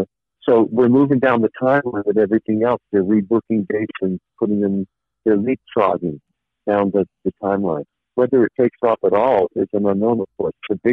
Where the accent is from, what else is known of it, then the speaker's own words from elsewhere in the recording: Newport, United States; You know, we grew up together in Newport.